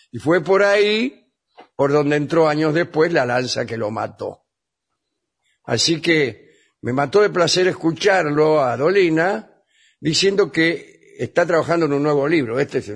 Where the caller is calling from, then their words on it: Lomas del Mirador, Buenos Aires Province, Argentina; de Lomas del Mirador.